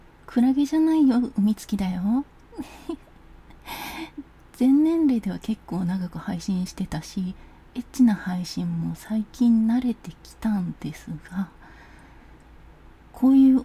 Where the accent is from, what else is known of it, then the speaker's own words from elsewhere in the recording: Kyoto, Japan; accent: Kyoto-based Kansai dialect; 出身は京都の南の方です。京都って言っても新興住宅街で育ったので、周りの人の方言がね結構バラバラで、なので純粋な京言葉は使えないです。普段話しているのは京都ベースの関西弁ですね。